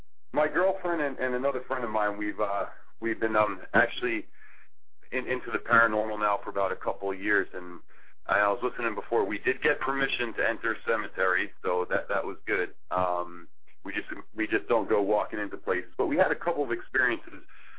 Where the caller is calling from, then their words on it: Florida, United States; I'm calling from Florida.